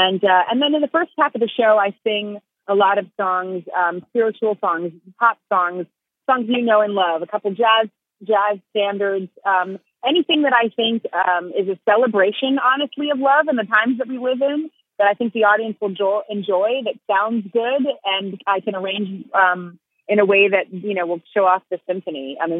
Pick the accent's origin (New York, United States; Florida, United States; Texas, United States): Texas, United States; Houston; I'm in Houston. I'm from Houston, so I get to be home, actually, this weekend, you know, visiting family and friends